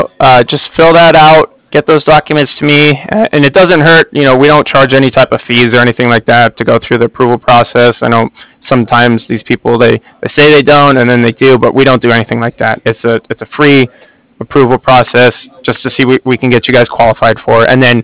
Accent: San Francisco, California, United States; We're from the San Francisco area, so they have that type of lifestyle

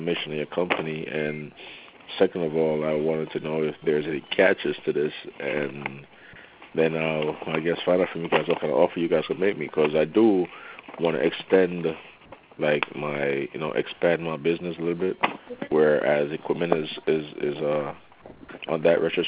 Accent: New York, United States; Okay. Yeah, I'm originally from New York, man.

